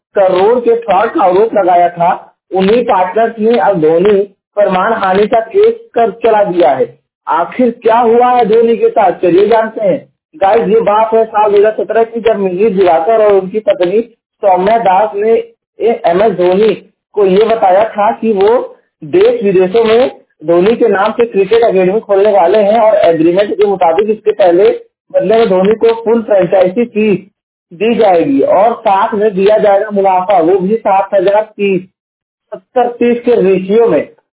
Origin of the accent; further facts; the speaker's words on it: Jaunpur, Uttar Pradesh, India; मैं उत्तर प्रदेश के जौनपुर जिले का निवासी हूँ।